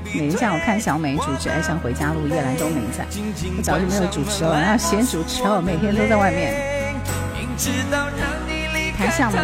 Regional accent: Jiangsu, China; 你真的是对江苏那情有独钟哦。咱们从小就在这里长大，再冷再热都是扛得住的。

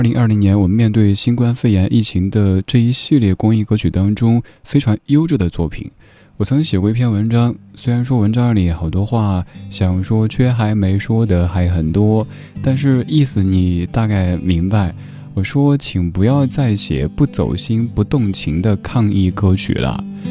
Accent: China; 我们中国人性格偏内敛

